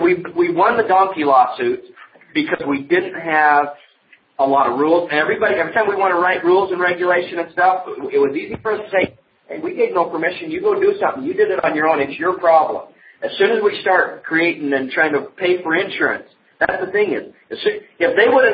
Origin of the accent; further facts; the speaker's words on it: Kanab, Utah, United States; I mean, I was born and raised, I grew up in Kanab, and I've never lived in Southern California or Phoenix or whatever.